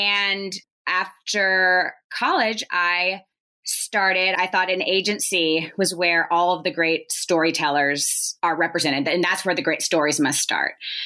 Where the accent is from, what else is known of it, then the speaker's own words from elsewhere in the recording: Nashville, Tennessee, United States; I was born and raised in Nashville